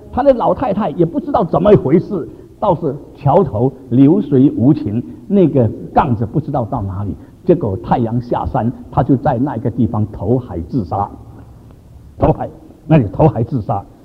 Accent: Singapore; 有一次我小的时候在新加坡

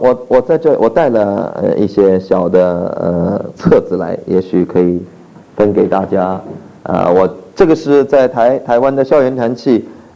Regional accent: China; 特别对我们中国人而言，这不是我们的背景，我们完全没有这样的背景

